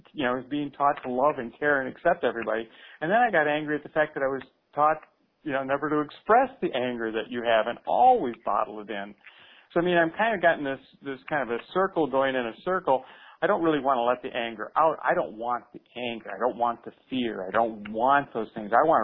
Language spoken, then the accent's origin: English; Waterford, Michigan, United States; I'm from Waterford, Michigan.